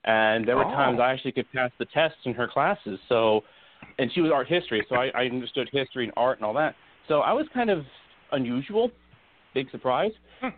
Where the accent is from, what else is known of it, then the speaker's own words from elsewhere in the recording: Oklahoma, United States; And my school life growing up, I was in Oklahoma, and my hometown was a college town.